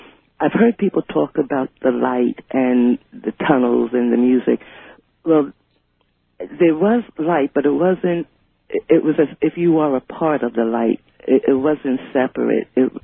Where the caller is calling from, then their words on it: Richmond, Virginia, United States; I'm calling from Richmond, Virginia.